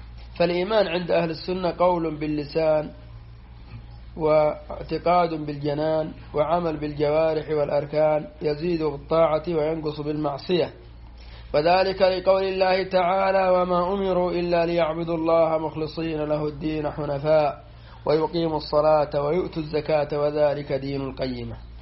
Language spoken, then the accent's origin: Arabic; Yemen; وقد كانوا عندنا في اليمن يحلفون الناس والذي خلق القرآن